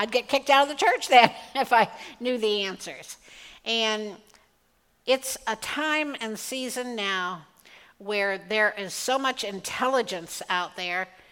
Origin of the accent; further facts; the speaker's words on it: California, United States; We were growing up in California and attended a private school.